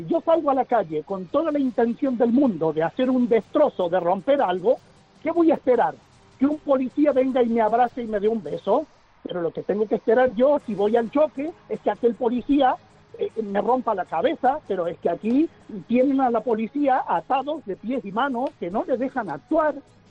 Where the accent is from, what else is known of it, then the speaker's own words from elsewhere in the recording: Argentina; now in Spain; Hace 32 años que vine a este magnífico país. Yo soy de Argentina, me escapé de mi país